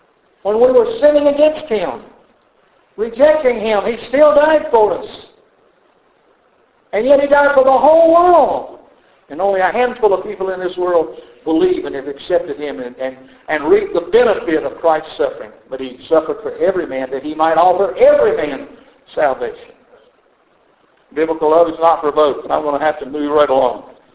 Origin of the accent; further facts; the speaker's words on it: the South, United States; I like being a Southerner, okay? I don't make no apology for it at all. We call it Southern hospitality. We call it Southern mannerisms and so forth.